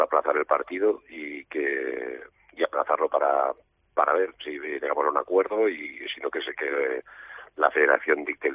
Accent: Tortosa, Catalonia, Spain; Sí, estuve en Tortosa, de donde soy.

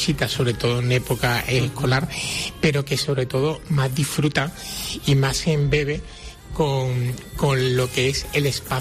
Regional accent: Andalusia, Spain; como andaluces y desde Andalucía

